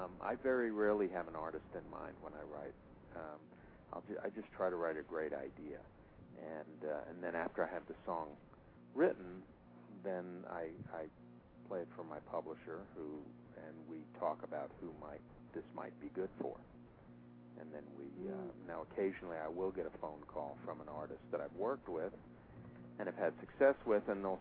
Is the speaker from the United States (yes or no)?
yes; New York, United States; I was about 7 years old and I was in a snowball fight growing up in New York